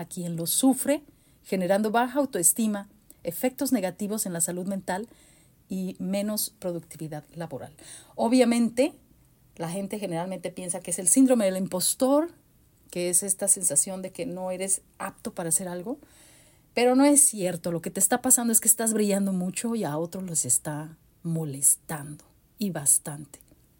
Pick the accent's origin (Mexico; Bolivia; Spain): Mexico; moved away; en la comunidad donde yo crecí, en México